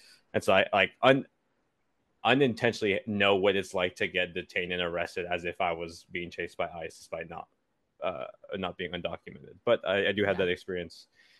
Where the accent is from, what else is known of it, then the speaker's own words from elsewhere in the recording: Oxnard, California, United States; born there; I was born in California. I was born in a town 40 miles west of LA called Oxnard.